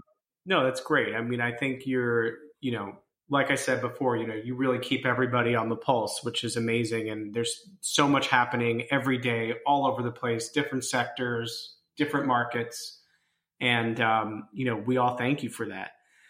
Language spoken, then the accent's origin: English; New York City, New York, United States; maybe 15 years old growing up in New York City.